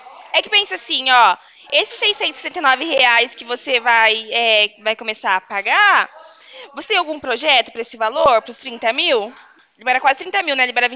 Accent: Rio Claro, São Paulo, Brazil; Aqui a gente é aqui de pertinho, né? Eu sou de Rio Claro.

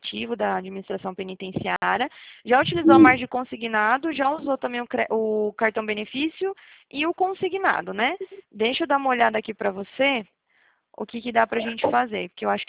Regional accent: Atibaia, São Paulo, Brazil; Eu sou daqui de Atibaia, interior de São Paulo

